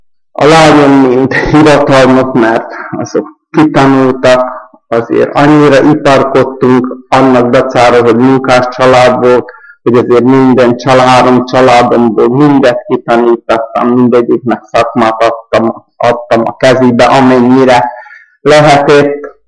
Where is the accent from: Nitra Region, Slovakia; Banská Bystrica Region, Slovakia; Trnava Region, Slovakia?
Nitra Region, Slovakia; Štúrovo; születtem kicsimben, ez 8 kilométerre Stúrovó volt, de egész pici koromtól Stúrovóban nevelkedtem, úgyhogy talán már itt is fogok meghalni a gyerekeimmel